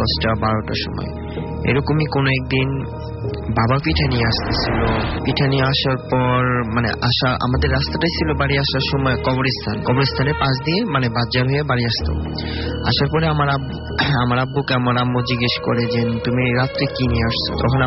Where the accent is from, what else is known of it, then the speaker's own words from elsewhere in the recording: Manikganj, Dhaka Division, Bangladesh; মানিকগঞ্জ থেকে এসেছি।